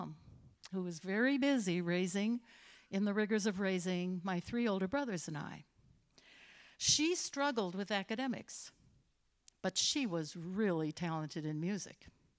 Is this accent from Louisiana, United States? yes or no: no; Marshall, Wisconsin, United States; In Marshall, Wisconsin, when I was growing up, the town was about 13,000 people.